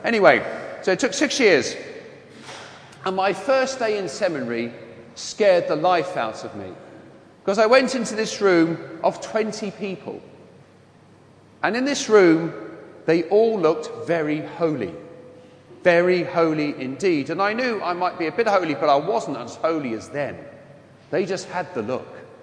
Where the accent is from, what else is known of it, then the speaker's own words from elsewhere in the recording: Wembley, London, United Kingdom; accent: London; I just come from Wembley, and my accent wasn't quite like this. It was a lot broader London accent.